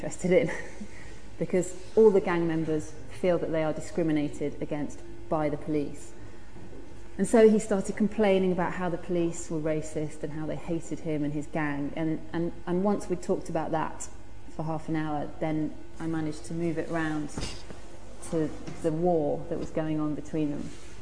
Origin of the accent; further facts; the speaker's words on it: London, United Kingdom; born there; I was born in London. Yes, and I am 28 years old. And I'm not married, and I don't have children. And I live in London.